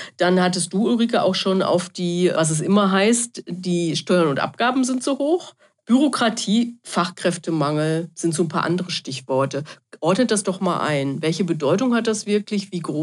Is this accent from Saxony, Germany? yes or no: no; North Rhine-Westphalia, Germany; ich komme ja aus dem Ruhrgebiet